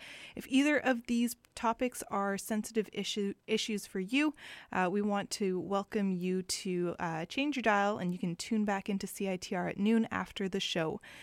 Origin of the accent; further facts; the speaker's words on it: Prince Rupert, British Columbia, Canada; I come from the Tsimshian Nation. My mother is from Lough Quilliams, and I grew up in Prince Rupert.